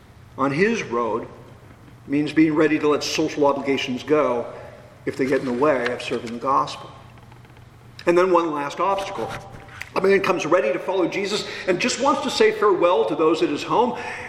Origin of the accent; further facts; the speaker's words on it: California, United States; And the image of this plow didn't mean a whole lot to me growing up in the Bay Area until I was cast upon the shores of Stark County